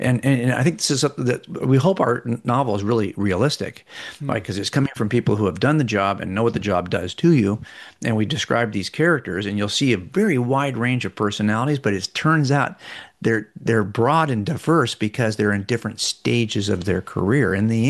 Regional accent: San Pedro, California, United States; so I grew up in San Pedro, which is right next to Palos Verdes. San Pedro is a very kind of multicultural, kind of working class town.

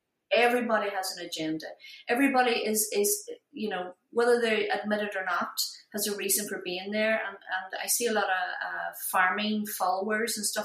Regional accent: Ireland; I'm Irish. You know, you have to earn it.

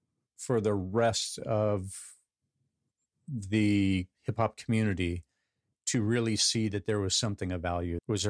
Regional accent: Arizona, United States; A kid of the 80s, but I grew up in Central Arizona. So there wasn't a lot of influence from outside of middle Arizona.

